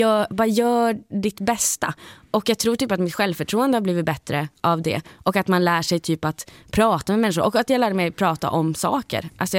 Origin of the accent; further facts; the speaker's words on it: Luleå, Norrbotten County, Sweden; accent: Stockholm; now in Stockholm, Sweden; jag kommer från Luleå, som alla hör, så har jag någon slags konstig stockholmska som jag sitter här, och det är inte som att jag låtsas och behöver lägga mig till, utan det har bara blivit så, för att när jag flyttade till Stockholm